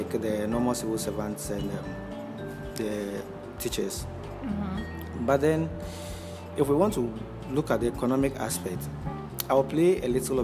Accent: Ghana; I'm a Ghanaian.

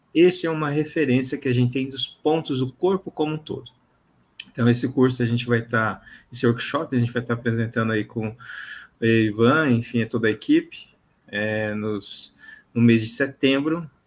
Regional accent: Londrina, Paraná, Brazil; Bom, sou de Londrina, né? Atendo aqui em Londrina

